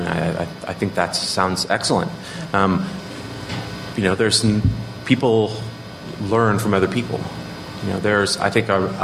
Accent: Canada; I'm a Canadian, and so we have, you know, we feel a little bit differently up north about regulation generally

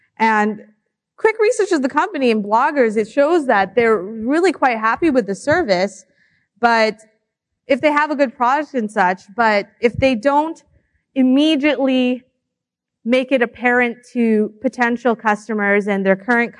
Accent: Canada; And as a Canadian, that's a little bit annoying

